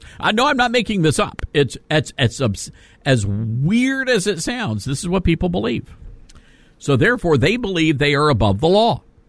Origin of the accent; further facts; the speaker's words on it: the South, United States; I'm from the South, and of course we have our Southern mama bears